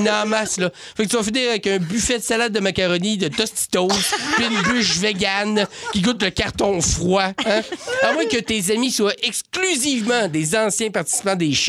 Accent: Quebec, Canada; je viens du Saguenay.

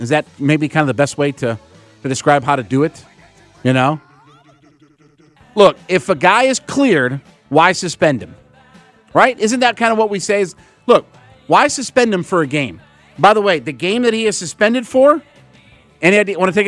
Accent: Canton, Ohio, United States; up in my hometown of Canton, Ohio.

